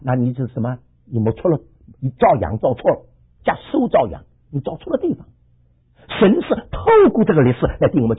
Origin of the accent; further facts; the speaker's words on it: Shanghai, China; also born or lived in Hong Kong; 好像我是上海人，我到广东去的时候，我出生到广东去的，到香港去的时候，我就学广东话嘛，学来学去都是上海广东话。